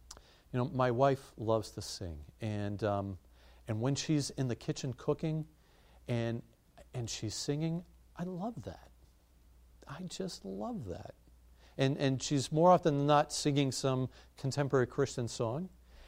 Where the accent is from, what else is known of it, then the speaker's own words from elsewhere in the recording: Kentucky, United States; Now, I grew up in Kentucky, and we go and visit my parents there usually once a year.